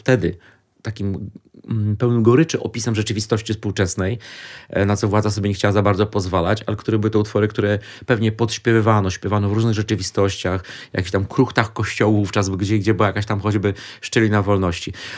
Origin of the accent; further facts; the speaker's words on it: Świdnik, Lublin Voivodeship, Poland; ale to jest moje rodzinne miasto, więc wielką dumą.